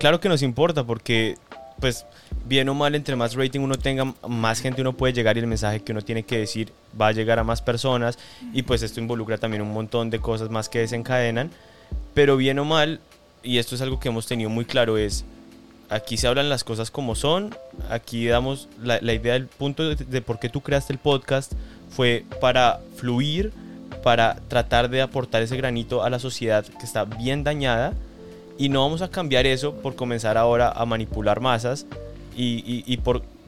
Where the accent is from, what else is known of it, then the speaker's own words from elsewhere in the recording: Colombia; moved away as an adult; mi idea cuando salí de Colombia era, Dios, o sea, yo entré a la universidad, bueno, comencé a hacer un montón de cosas en Colombia